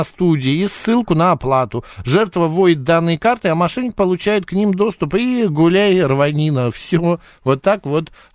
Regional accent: Russia; born there; я очень горд, что я родился в России.

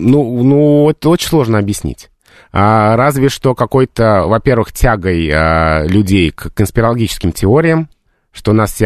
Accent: Moscow, Russia; я из Москвы, я родился в Москве, и никто из моей семьи никогда не жил в Петербурге, но я тоже говорю «дверь».

